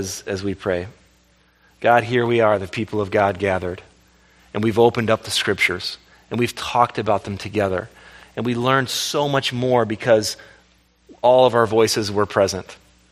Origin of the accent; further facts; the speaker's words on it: California, United States; I grew up in California. I grew up on the ocean.